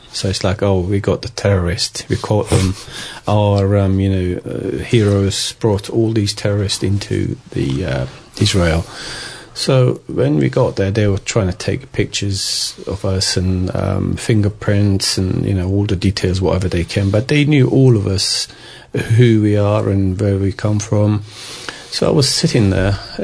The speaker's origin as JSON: {"language": "English", "country": "Turkey", "second_language": "English", "said": "So he says, are you Turkish? I said, yes."}